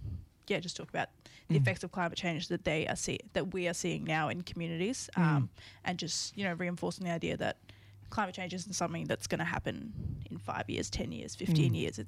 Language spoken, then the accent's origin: English; Tully, Queensland, Australia; But I grew up in Tully.